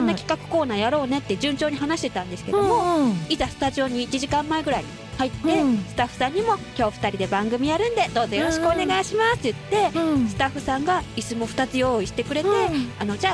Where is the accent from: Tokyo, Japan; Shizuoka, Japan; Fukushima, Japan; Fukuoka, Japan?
Tokyo, Japan; はい、生まれも育ちも東京です。東京って言っても一番端っこなんですけど、